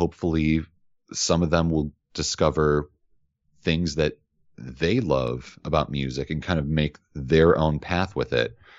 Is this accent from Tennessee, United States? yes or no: no; Evergreen Park, Illinois, United States; I'm currently living in Blue Island. But I grew up in Evergreen Park, which is another suburb only about 15, 20 minutes away.